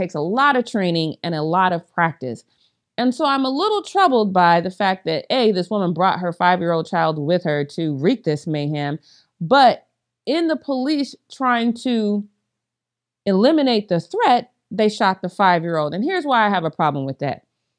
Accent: Colorado, United States; So when I say accurately, I'm very intentional about that because I am from Colorado.

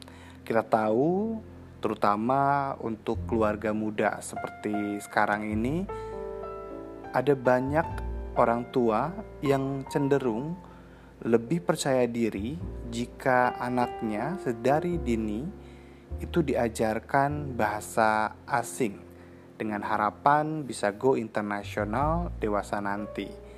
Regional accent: Indonesia; first language su; dalam bahasa daerah saya menggunakan bahasa Sunda

